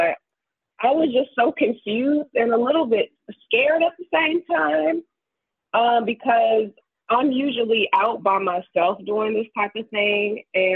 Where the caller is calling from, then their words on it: Virginia, United States; I'm calling from Virginia.